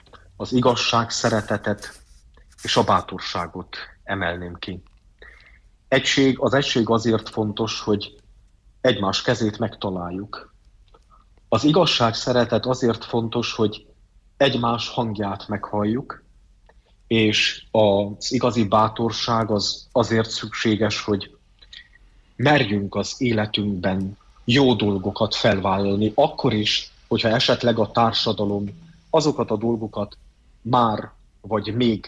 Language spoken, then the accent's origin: Hungarian; Harghita, Romania; nagyon szeretem Csíkot, Csíksomlyót, Erdélyt, a szülőföldemet. Nagyon szeretem magát, a nemzetet, és imádom a Szentlélek Istent.